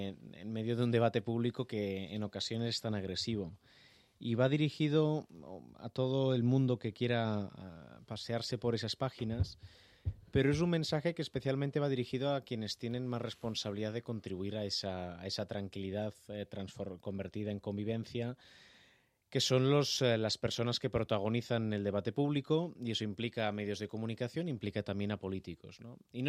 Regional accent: Santander, Cantabria, Spain; born there; now in Madrid, Spain; yo nací en Santander, pero mis padres viven en Cataluña, y mi familia está muy desperdigada

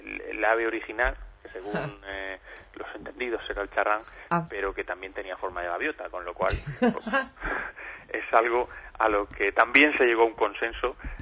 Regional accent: Region of Murcia, Spain; porque yo como murciano también me siento parte de Cataluña

